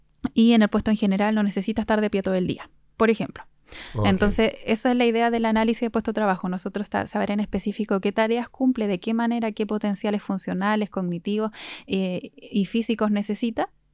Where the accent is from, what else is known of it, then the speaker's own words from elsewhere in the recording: Valdivia, Los Ríos, Chile; Yo soy de Valdivia, estudié en Valdivia en la Universidad Austral de Chile, egresé en el año 2019.